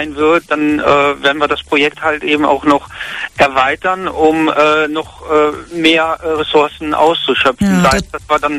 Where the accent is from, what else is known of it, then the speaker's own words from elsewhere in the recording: North Rhine-Westphalia, Germany; now in Neuwied, Germany; ich komme ursprünglich aus NRW. Neuwied ist ja in Rheinland-Pfalz